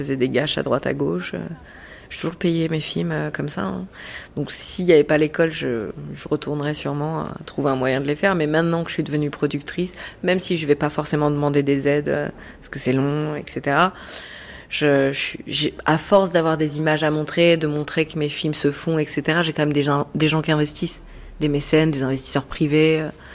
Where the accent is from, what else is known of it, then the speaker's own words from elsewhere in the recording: Paris, Île-de-France, France; Alors que je suis parisienne.